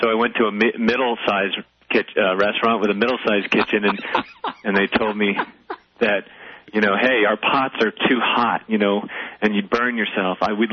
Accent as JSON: {"language": "English", "town": "Weston", "region": "Connecticut", "country": "United States", "tie": "born or raised there", "lives_now": "Greeley, United States", "said": "Actually, I grew up in Connecticut."}